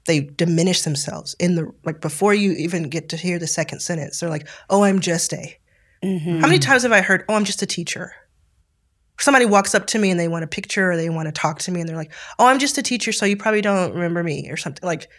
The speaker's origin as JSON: {"language": "English", "region": "the South", "country": "United States", "said": "I mean, I'm from South."}